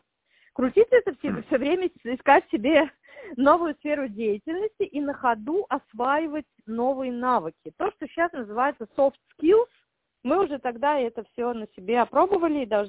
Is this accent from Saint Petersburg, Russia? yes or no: yes; Saint Petersburg, Russia; born there; Я родилась в Санкт-Петербурге, в России, тогда, когда он еще был СССР, Советским Союзом.